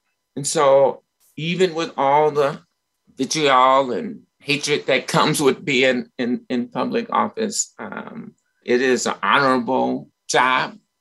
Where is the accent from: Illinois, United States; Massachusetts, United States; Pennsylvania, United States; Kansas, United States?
Illinois, United States; Chicago; And that part of that comes from my growing up in Chicago, like in the 60s and 70s